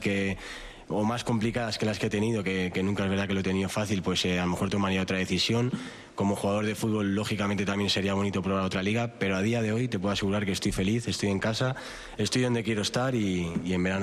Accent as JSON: {"language": "Spanish", "country": "Spain", "said": "como jugador de la casa, como jugador español"}